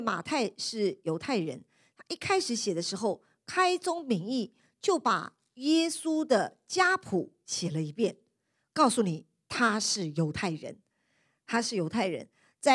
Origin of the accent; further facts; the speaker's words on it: China; 就像我们中国人有的时候父母给我们名字也有它的意义